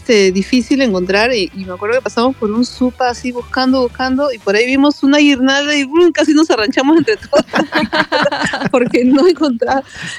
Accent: Ica, Peru; now in Japan; primera nevada de mi vida también, porque bueno, yo vengo del sur del Perú, de Ica.

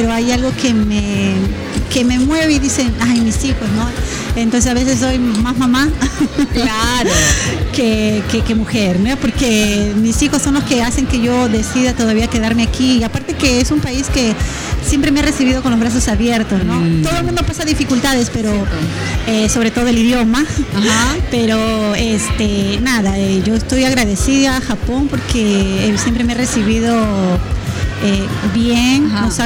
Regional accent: Arequipa, Peru; Yo soy de Arequipa, pero mi madre, toda mi familia vive en Lima.

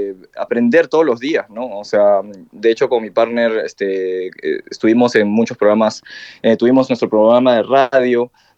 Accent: Peru; moved away as an adult; now in Japan; Yo llegué a los 19 años, yo no tenía una raíz, o sea, digamos que mi lengua materna es el español, uh-huh. pero digamos que en el Perú, 4 meses antes de partir a Nihon, estudié bastante de manera autodidacta

